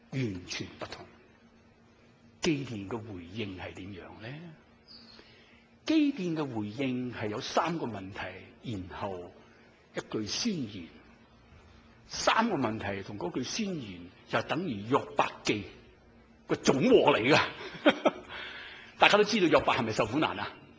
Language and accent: Cantonese; Guangdong, China; 我广东人讲语啊，